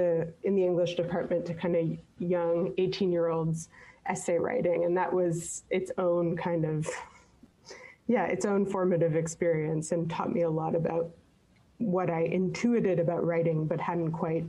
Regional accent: Montreal, Quebec, Canada; now in Boston, United States; I'm originally from Montreal, as you mentioned in your introduction, but I now live in Boston.

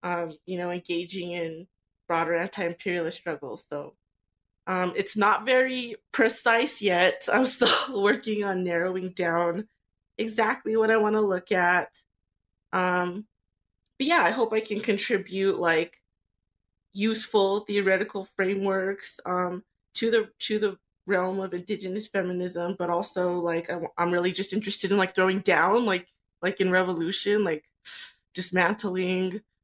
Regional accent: San Ildefonso Pueblo, New Mexico, United States; I'm from the Pueblo of San Ildefonso. I'm Tewa. My grandma's from Zia Pueblo, so I also got my roots there, too.

